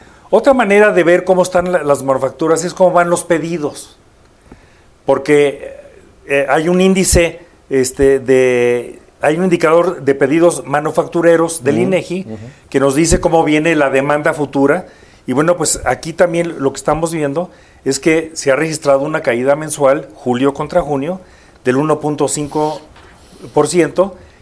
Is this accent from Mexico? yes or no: yes; Guanajuato, Mexico; de donde yo soy originario, que es Guanajuato